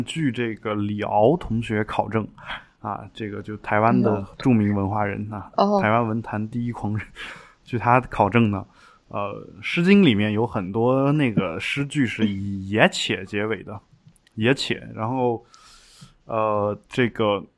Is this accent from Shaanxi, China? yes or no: yes; Shaanxi, China; 像我从小生长大的这个我们家乡的那边。比较经常唱的一些陕北民歌